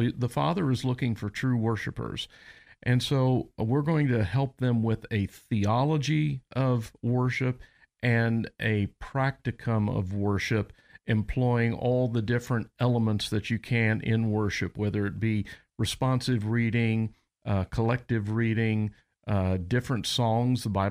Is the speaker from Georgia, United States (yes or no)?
no; Indiana, United States; Big basketball fan. I grew up in Indiana.